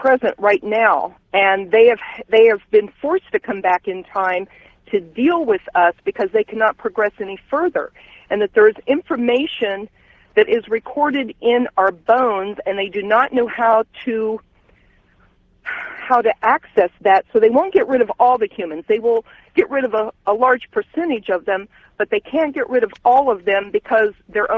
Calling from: Kansas City, Missouri, United States; I'm calling from Kansas City, Missouri.

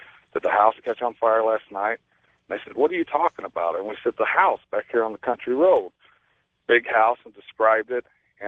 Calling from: Peoria, Illinois, United States; I'm calling from Central Illinois.

